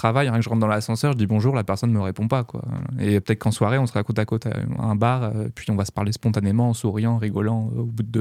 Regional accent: France; Après, je suis un Français qui parle avec son accent français quand il parle en anglais en norvégien.

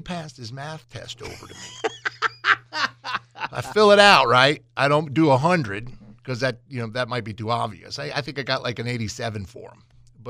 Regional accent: Birmingham, Alabama, United States; also born or lived in Cincinnati, United States; So I grew up in Birmingham, Alabama. My dad got transferred to Cincinnati. And I went and played for Moeller High School.

